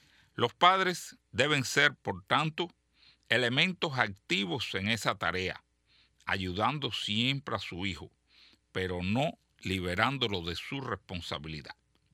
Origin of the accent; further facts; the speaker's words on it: Colombia; now in United States; Soy colombiano, tengo un niño de 8 años nacido aquí, en los Estados Unidos.